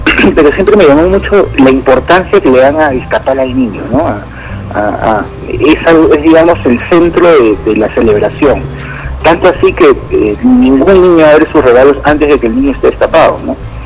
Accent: Lima, Peru; Yo que soy limeño y he vivido tantos años en Lima, he podido descubrir la diferencia.

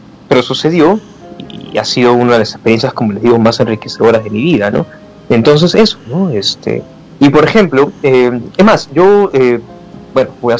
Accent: Peru; siendo peruano, identificándome con eso

